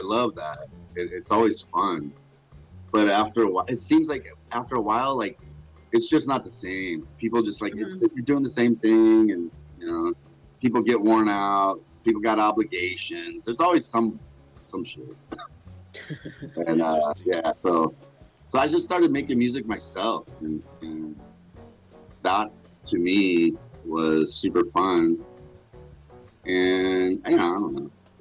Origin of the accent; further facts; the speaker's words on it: Long Beach, California, United States; and I grew up in Long Beach, and a bunch of my friends, they were in rap groups